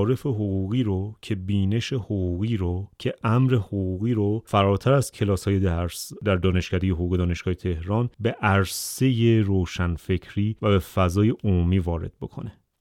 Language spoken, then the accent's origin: Persian; Iran; برای من به عنوان یک ایرانی بسیار بسیار مهمه